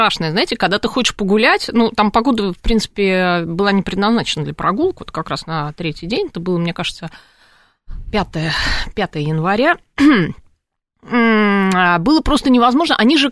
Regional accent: Moscow, Russia; я, естественно, как многие москвичи, там была неоднократно

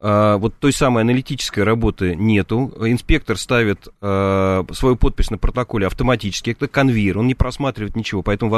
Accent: Moscow, Russia; я коренной москвич. Я родился и вырос в этом городе.

